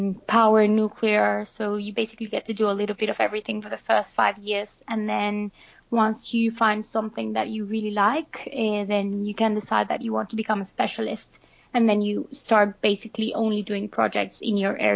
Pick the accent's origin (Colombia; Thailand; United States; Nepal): Colombia; now in London, United Kingdom; So I'm from Colombia, actually, from South America.